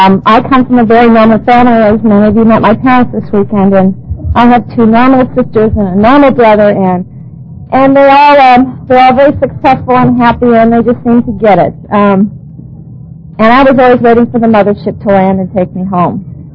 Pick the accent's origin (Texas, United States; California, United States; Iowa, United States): Iowa, United States; Mount Vernon; I grew up in Mount Vernon, Iowa, so my parents got to come and spend some time with you on Friday and Saturday